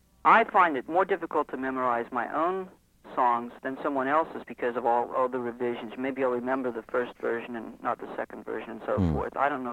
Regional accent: Kansas, United States; I'm from Kansas, and my family are all farmers

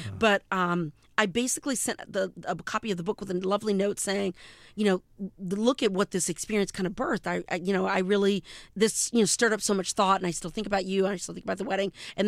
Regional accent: the South, United States; but I'm from the South

